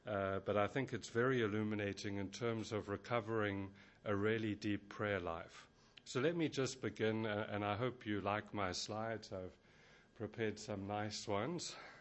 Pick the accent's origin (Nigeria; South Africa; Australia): South Africa; now in England; I come originally from South Africa, in case you're wondering where the accent comes from, and then more recently from England.